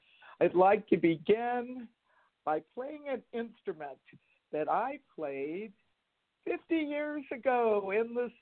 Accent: Arlington, Virginia, United States; I grew up in Northern Virginia in the greater Washington, D.C. metropolitan area. Grew up in Arlington, Virginia.

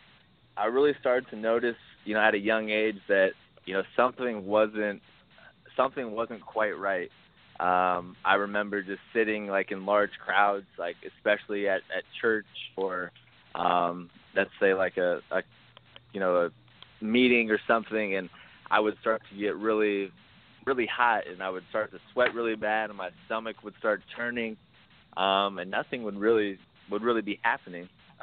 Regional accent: Hilliard, Ohio, United States; So I'm originally from Hilliard, Ohio. So it's a real close suburb of Columbus.

